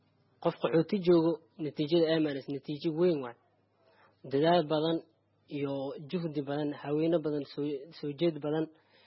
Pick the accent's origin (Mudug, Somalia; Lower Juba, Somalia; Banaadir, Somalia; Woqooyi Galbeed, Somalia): Banaadir, Somalia; Mogadishu; now in Kenya; Iskuulkan ka hore waxaan ka imaaday Muqdisho, Soomaaliya ka imaaday. Marka Soomaali waxa ka imaaday 209.